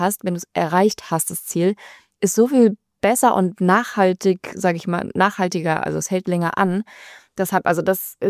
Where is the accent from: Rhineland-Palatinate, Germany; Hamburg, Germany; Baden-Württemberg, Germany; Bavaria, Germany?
Rhineland-Palatinate, Germany; Mainz; ich komme ja aus Mainz